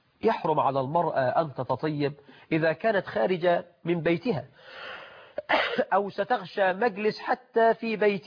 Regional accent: Egypt; ويجعل بلدنا مصر أمنا أمانا رخاء سخاء

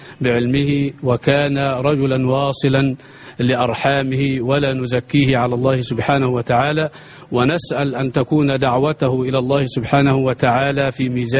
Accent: Al-Qurain, Sharqia Governorate, Egypt; وشرفتمونا في بلدتنا القرين

